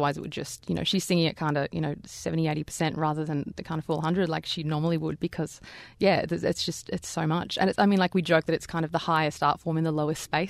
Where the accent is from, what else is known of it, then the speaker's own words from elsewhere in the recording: Melbourne, Victoria, Australia; I'm from Melbourne originally